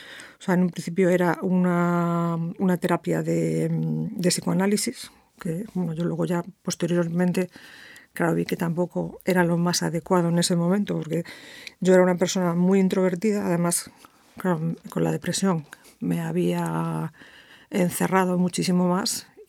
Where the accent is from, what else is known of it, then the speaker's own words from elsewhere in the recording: Madrid, Community of Madrid, Spain; born there; Yo estaba en Madrid. Yo nací en Madrid y entonces bueno, pues estaba allí.